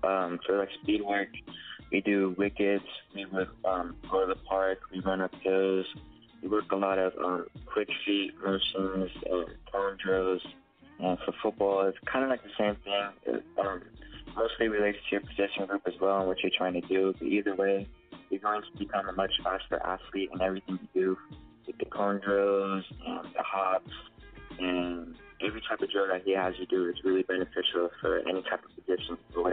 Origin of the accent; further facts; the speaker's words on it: Las Vegas, Nevada, United States; I recently just graduated from Faith Lutheran High School, and I'm from Las Vegas, Nevada